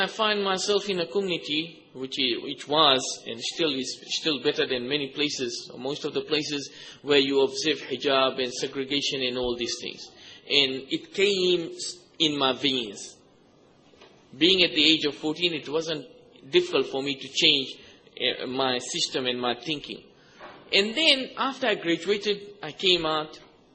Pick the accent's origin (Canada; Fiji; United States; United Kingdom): Fiji; I'm from Fiji.